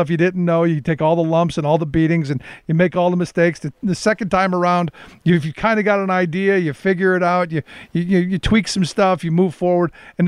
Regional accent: Cleveland, Ohio, United States; Look, I grew up in Cleveland, and I tell people when I predicted Trump was going to win in April of 2016, I went back home to my family

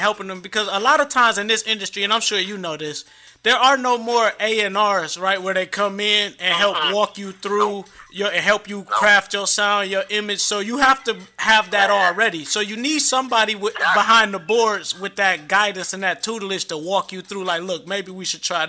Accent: Detroit, Michigan, United States; We talked about this offline. I'm from Detroit, man.

